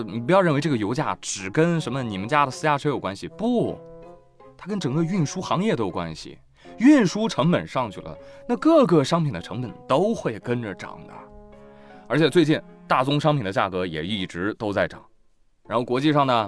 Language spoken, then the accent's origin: Chinese; Nujiang, Yunnan, China; 我是云南的，云南怒江的。